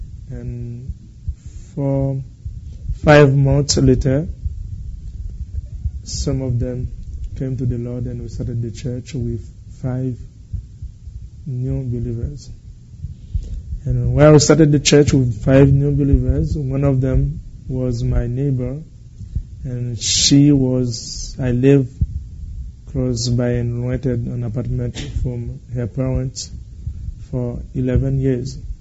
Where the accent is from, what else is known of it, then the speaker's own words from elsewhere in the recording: Haiti; You may know that I'm from Haiti.